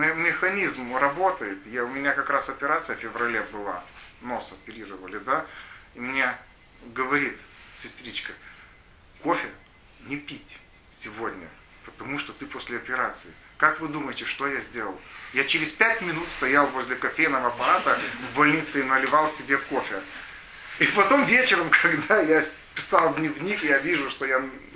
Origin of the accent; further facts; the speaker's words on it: Lithuania; Да, я литовец, живу в Литве